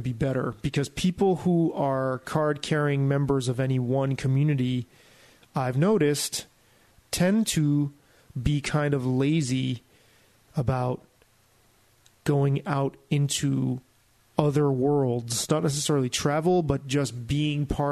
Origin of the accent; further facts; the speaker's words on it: Bronx, New York, United States; I was in my kitchen in the apartment I grew up in the Bronx